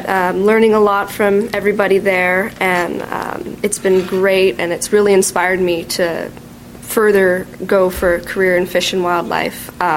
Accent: Puyallup, Washington, United States; I'm a Puyallup resident. I'm born and raised in Puyallup.

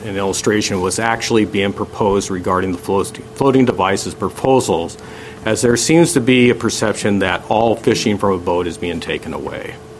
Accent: Poulsbo, Washington, United States; I grew up in Paulsbow. I began fishing the Forks area in the late 60s, camping in the back of my uncle's 57 carryall

